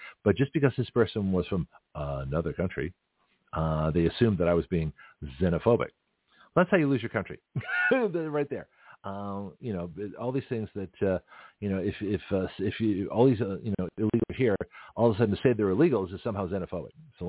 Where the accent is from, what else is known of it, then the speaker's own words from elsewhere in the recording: Canada; now in United States; I'm from another country. I'm Canadian, right?